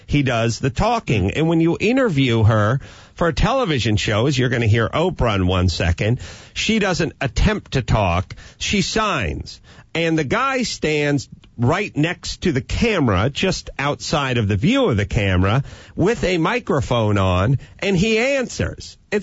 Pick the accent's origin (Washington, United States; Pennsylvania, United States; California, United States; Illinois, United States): Washington, United States; Tacoma; as a young girl growing up in the Seattle area, Tacoma, Seattle area, as a young girl, every young girl dreams.